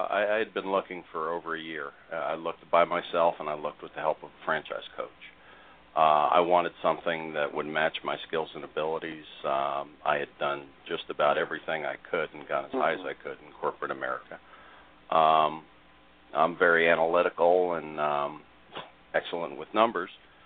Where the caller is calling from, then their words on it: Riverview, Florida, United States; I live in the Tampa Bay area, a small town in the suburbs of Tampa, Riverview, Florida.